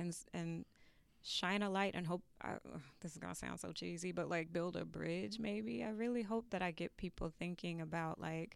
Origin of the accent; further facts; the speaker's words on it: Newark, New Jersey, United States; Because after I grew up in Newark, for the most part, when I got that scholarship to go to that school.